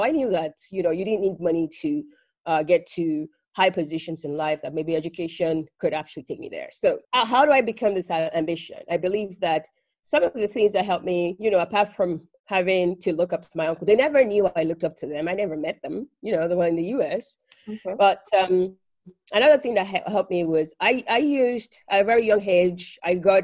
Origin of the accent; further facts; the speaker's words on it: Ibadan, Oyo, Nigeria; English is a second language; moved away as an adult; also born or lived in Finland; I'm Nigerian, born and raised. I was born in Ibadan, Oyo State, Nigeria. That's where I went to school. I mean, like high school.